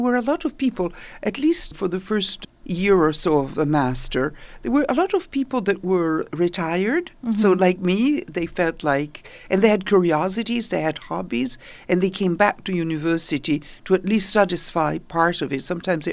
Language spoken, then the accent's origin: English; Italy; I grew up in Italy.